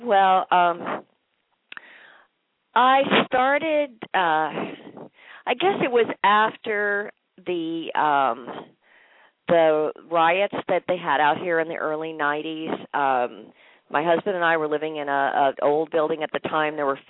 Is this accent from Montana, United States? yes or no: yes; Montana, United States; also born or lived in Texas / Arizona; Well, I was born in Texas, and then but I didn't really stay there. My dad was a mining engineer. So I grew up in Montana